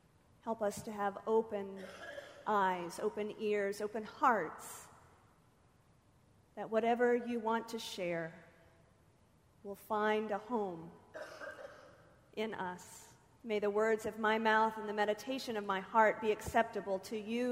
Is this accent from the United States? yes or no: yes; Oklahoma, United States; based on the fact that I am from Oklahoma.